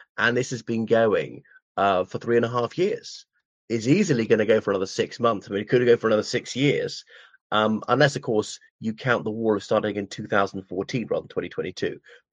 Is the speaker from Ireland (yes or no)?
yes; Ireland; from Ireland.